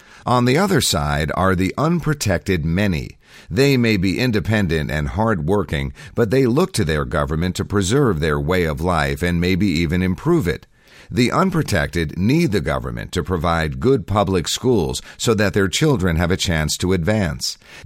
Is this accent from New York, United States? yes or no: yes; Far Rockaway, New York, United States; In 1964, I was a bookworm growing up in Far Rockaway, a working-class section of Queens.